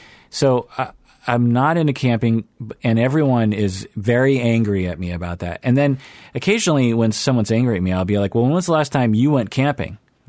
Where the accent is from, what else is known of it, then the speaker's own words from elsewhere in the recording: Seattle, Washington, United States; I grew up in Seattle. I've done a lot of camping in my life.